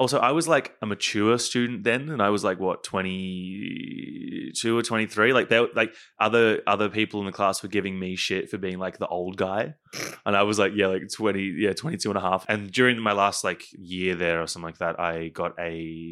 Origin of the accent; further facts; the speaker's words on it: Queensland, Australia; I am from Queensland.